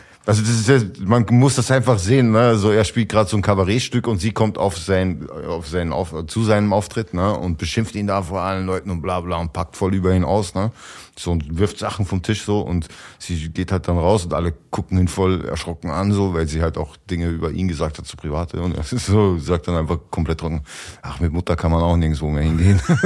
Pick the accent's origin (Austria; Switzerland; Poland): Austria; Also den gibt's bei uns in Österreich auch, nicht so diesen Otto Walkes Kult.